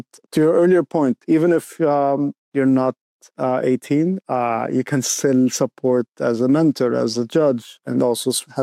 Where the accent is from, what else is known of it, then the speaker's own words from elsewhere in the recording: Alexandria, Alexandria Governorate, Egypt; So I'm originally from Alexandria, Egypt.